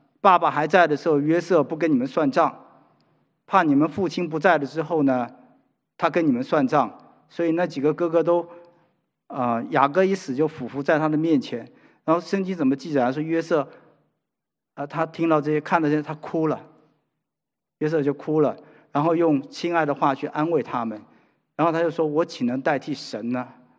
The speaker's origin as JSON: {"language": "Chinese", "country": "China", "said": "你看我们中国人吧"}